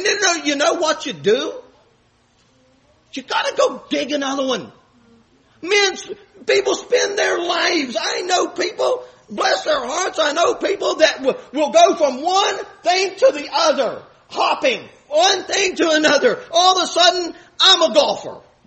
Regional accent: West Virginia, United States; I'm from West Virginia. Mountaineers, pride of the state.

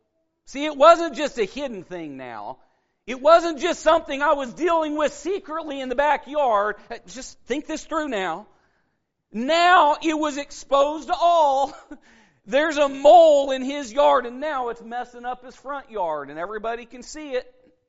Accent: Oregon, United States; I came from Oregon, and we cared a little bit more about our yards.

